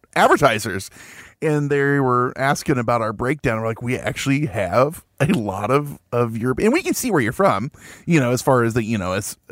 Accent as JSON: {"language": "English", "region": "South West England", "country": "United Kingdom", "said": "Yeah, Wiltshire. Wiltshire, England. Wiltshire. We're from the Shire."}